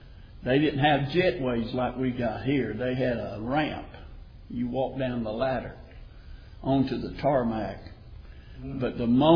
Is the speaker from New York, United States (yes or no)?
no; Macon, Georgia, United States; I grew up in Macon. I lived in the peach orchard over there off of Broadway in that area.